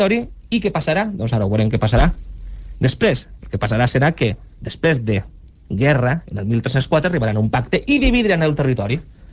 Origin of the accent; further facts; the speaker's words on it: Alicante, Valencian Community, Spain; Vaja, jo com a alacantí doncs sempre també m'he sent també identificat en aquesta